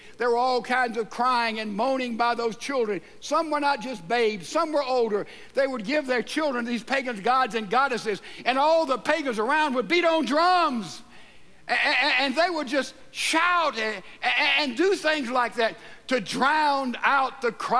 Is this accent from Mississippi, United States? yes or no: yes; Mississippi, United States; I'm an American, and you see different culture today. You know, the culture of Texas is not the culture of my home state of Mississippi.